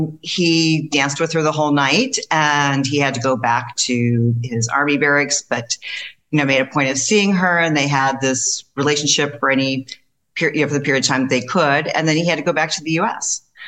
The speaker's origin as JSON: {"language": "English", "town": "St. Louis", "region": "Missouri", "country": "United States", "tie": "born or raised there", "said": "Okay. So basically I grew up in St. Louis. I have an older brother."}